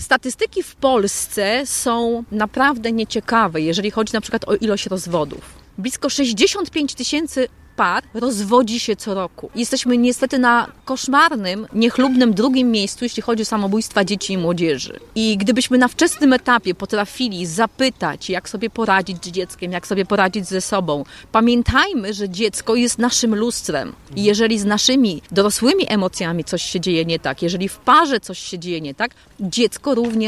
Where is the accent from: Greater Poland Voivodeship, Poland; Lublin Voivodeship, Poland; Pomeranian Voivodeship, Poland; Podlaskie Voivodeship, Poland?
Lublin Voivodeship, Poland; Puławy; born there; Zaczęłam w Puławach, urodziłam się tutaj.